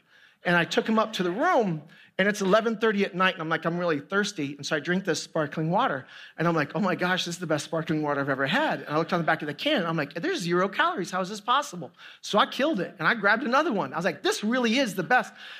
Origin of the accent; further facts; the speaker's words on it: Boston, Massachusetts, United States; As was said earlier, I'm from the South Metro area of Boston.